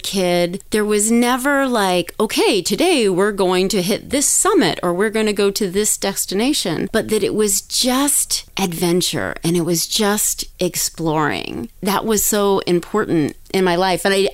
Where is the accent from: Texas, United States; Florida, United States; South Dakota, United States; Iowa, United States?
Florida, United States; Daytona Beach; Yeah, I grew up in Daytona Beach, Florida